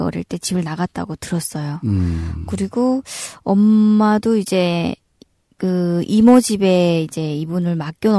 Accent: Hamgyong, North Korea; moved away as an adult; now in South Korea; 함경도에서 5년 전에 탈북한

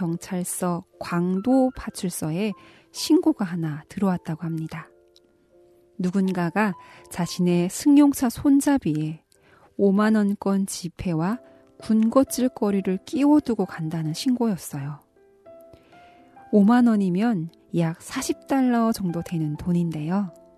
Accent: North Korea

